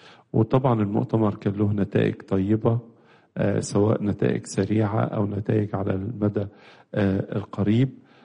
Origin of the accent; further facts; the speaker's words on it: Egypt; بلادنا مصر